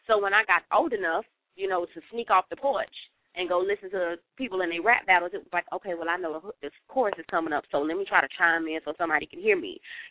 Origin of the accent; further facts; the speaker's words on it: Florida, United States; Well, let me tell you, around my way, a lot of times, just on the block, what we call on the block, I'm from Florida